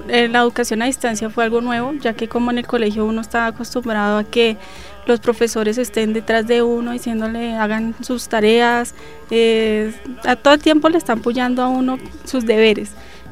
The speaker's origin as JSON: {"language": "Spanish", "region": "Bogotá", "country": "Colombia", "said": "soy de la ciudad de Bogotá, estudio comunicación social."}